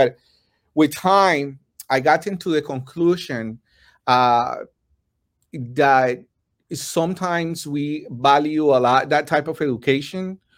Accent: Colombia; now in United States; Well, I'm from Colombia, and I emigrated to this country almost 20 years ago, or 20 years ago.

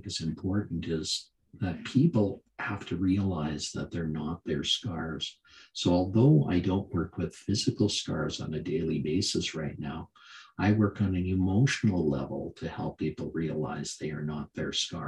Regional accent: Canada; It's CA because I'm a Canadian.

